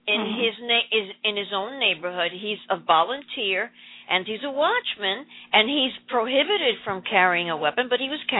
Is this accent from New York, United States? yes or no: yes; Manhattan, New York, United States; I'm from Manhattan, so I have a totally different viewpoint. Now I'm down here.